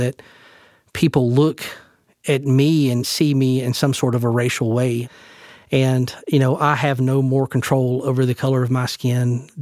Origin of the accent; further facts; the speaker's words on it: Georgia, United States; I grew up in Northeast Georgia in an area that was very diverse.